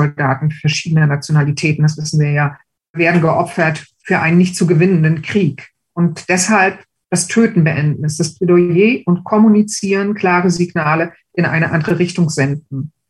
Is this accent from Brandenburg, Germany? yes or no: yes; Strausberg, Brandenburg, Germany; In meiner Heimatstadt Strausberg werden demnächst ukrainische Führungskräfte der Armee ausgebildet.